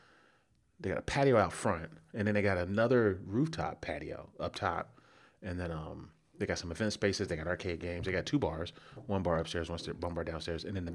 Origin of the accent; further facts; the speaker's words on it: Illinois, United States; When I was growing up, they were the only, because I'm from the South Burbs.